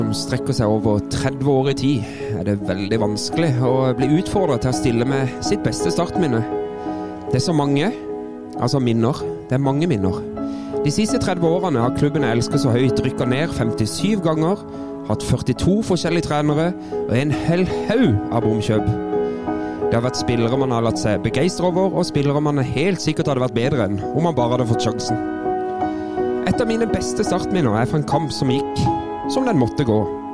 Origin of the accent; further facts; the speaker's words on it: Kristiansand, Agder, Norway; Det var noe jeg kunne identifisere meg med som en kristiansander.